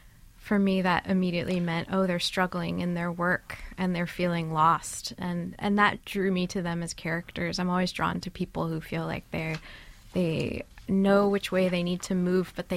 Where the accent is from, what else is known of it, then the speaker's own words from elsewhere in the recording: Tennessee, United States; I grew up in Tennessee, and that music is everywhere. We weren't so far from Nashville, and it's just part of the setting.